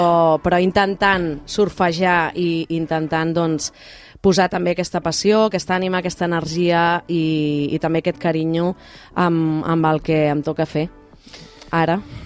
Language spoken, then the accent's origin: Catalan; Catalonia, Spain; jo sóc seny i rauxa, sóc empordanesa